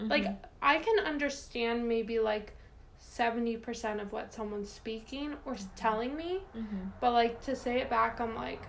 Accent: Ohio, United States; I grew up in Ohio for, like, 19 years, and I took 3.5 years of Spanish

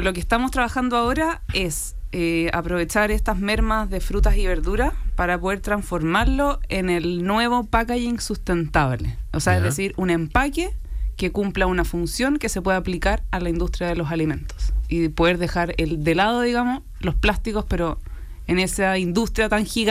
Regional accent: Chile; yo creo que como buenos chilenos somos malos para creernos el cuento.

